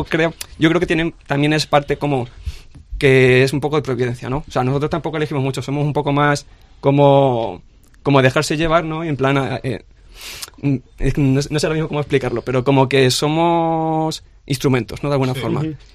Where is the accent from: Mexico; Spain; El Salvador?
Spain; Campo de Criptana, Castilla-La Mancha; Sí, de Campo de Criptana. Y pues eso, me empezaron a encargar.